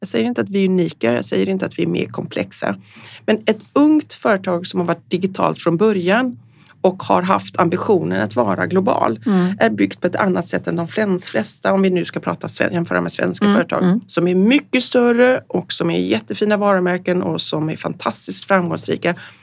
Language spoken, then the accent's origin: Swedish; Gothenburg, Västra Götaland County, Sweden; born or raised there